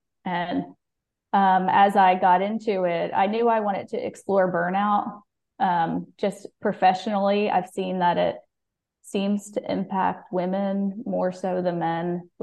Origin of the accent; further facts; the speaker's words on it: Pennsylvania, United States; I grew up in Pennsylvania in a soccer family, one of five kids.